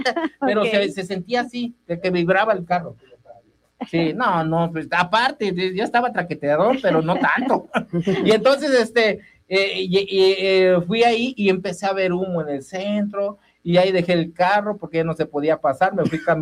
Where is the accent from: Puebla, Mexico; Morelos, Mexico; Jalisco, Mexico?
Morelos, Mexico; Jojutla; Yo soy de Cojutla